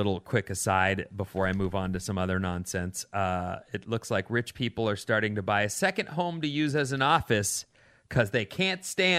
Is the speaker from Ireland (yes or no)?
yes; Ireland; I also am Irish, right?